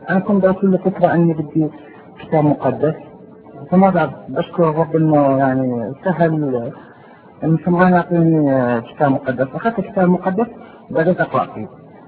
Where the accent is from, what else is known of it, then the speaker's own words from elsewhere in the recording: Jordan; بيسموها عندنا بالاردن يعني الجسم يقشعر